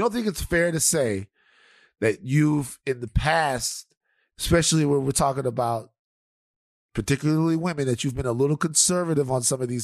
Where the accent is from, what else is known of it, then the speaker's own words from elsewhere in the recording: the South, United States; You remember, I'm from the South.